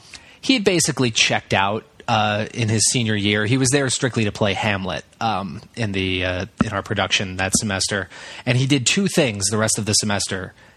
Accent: Bermuda; originally I did go to college in Pennsylvania, but I am from Bermuda.

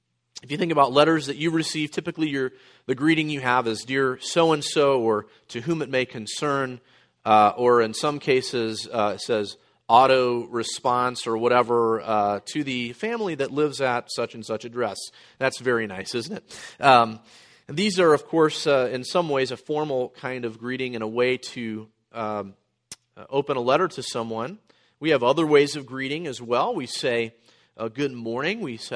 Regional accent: the South, United States; In the South, it's just jeet. But have you eaten? Some of you are getting that now. I'm from the South, so I got it right away.

